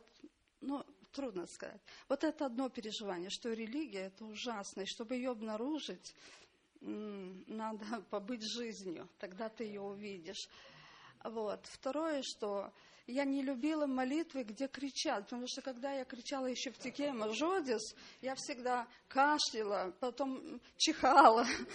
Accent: Trakai, Vilnius County, Lithuania; из Литвы, Стракай.

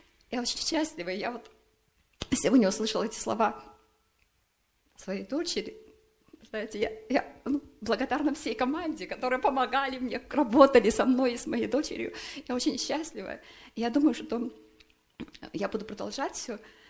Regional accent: Belarus; Я приехала из Беларуси.

